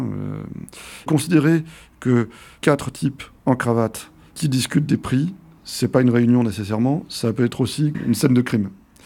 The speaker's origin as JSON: {"language": "French", "region": "Occitanie", "country": "France", "said": "On est très organisés, d'ailleurs, les Tarnais. On organise des déjeuners de Tarnais des institutions européennes."}